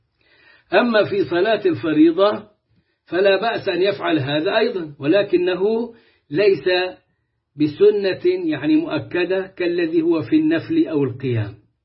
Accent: Egypt; وعلى طريقتنا كمصريين بنقول اللي يعيش يشوف

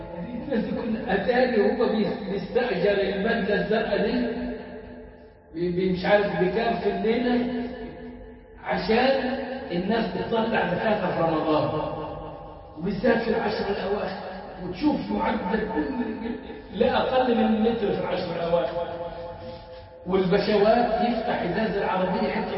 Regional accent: Egypt; وكانت فكره موجوده عندنا في مصر منتخبه من الكويت

